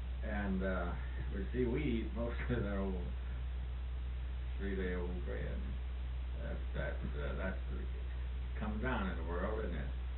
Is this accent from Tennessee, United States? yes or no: yes; Tennessee, United States; Tennessee.